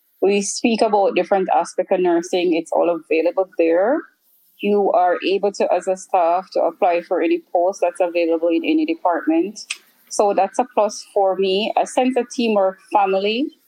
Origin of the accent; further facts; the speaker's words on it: Jamaica; now in United States; I am from Jamaica. I have been living in the U.S.